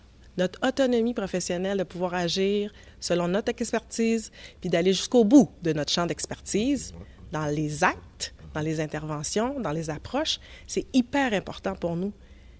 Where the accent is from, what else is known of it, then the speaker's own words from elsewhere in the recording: Longueuil, Quebec, Canada; also born or lived in Montreal; Je suis née à Montréal, à Royal Victoria. Sauf qu'on est déménagé rapidement à Longueuil.